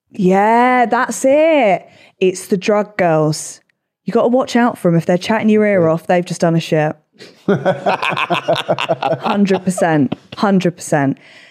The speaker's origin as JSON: {"language": "English", "region": "England", "country": "United Kingdom", "said": "Yeah, I'm literally English."}